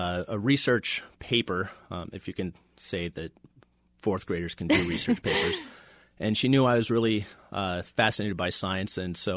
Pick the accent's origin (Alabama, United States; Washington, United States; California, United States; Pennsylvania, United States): Washington, United States; Well, you know, I grew up in Washington State, so I actually never saw fireflies until I went to grad school.